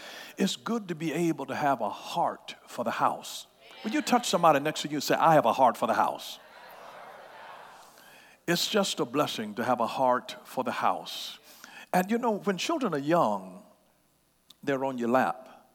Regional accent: Atlanta, Georgia, United States; You know he's from Atlanta, too. I'm from Atlanta.

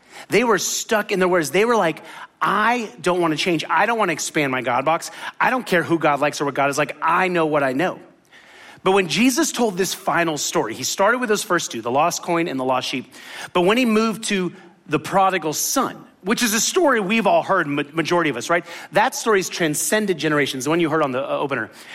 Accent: Miami, Florida, United States; For me, I grew up in Miami, right? But when I was chanced to go to college, I went to Tallahassee.

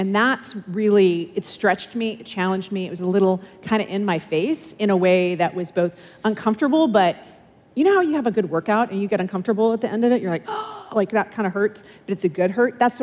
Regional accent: Rancho Cucamonga, California, United States; I grew up in Southern California, Rancho Cucamonga. Anyone? No. What? Okay. Cucamonga Quakes, gotta love it. Moved here in 1994, in time for the Olympics.

